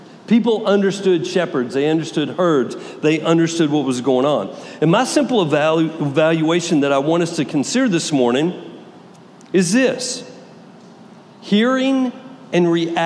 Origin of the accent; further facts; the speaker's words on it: Texas, United States; many of you know I'm from Texas, so I was a cattle guy. We didn't do sheep.